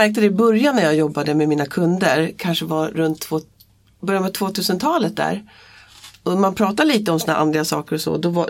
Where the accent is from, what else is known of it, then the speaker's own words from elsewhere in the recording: Haninge, Stockholm County, Sweden; born there; now in Södertälje, Sweden; Jag är född i Haninge.